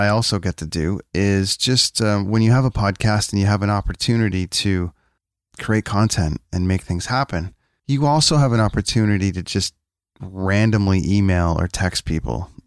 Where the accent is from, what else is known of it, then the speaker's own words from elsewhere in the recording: Canada; I'm a guy from Canada with a coffee podcast.